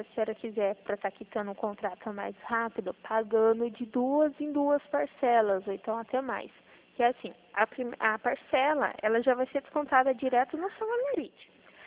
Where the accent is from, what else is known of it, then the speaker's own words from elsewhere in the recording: Dourados, Mato Grosso do Sul, Brazil; Eu sou daqui de Dourados também.